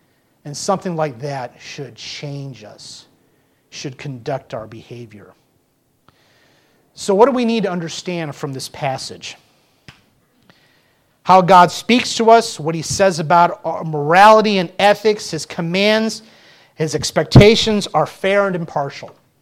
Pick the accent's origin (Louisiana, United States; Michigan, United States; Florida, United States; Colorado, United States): Florida, United States; Growing up in Florida, we'd see them during when tomatoes had to be harvested or strawberries.